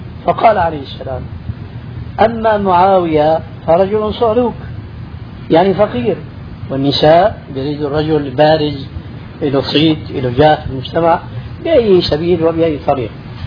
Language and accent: Arabic; Syria; عندنا في سوريا